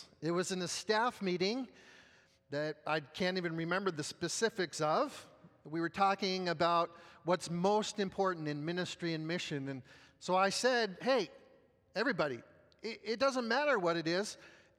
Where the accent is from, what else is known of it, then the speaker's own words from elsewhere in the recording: California, United States; apparently because I'm from California, and, well, dude, that's what we say.